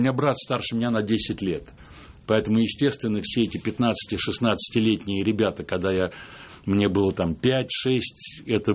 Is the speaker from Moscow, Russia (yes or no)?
yes; Moscow, Russia; я вырос на Сретенке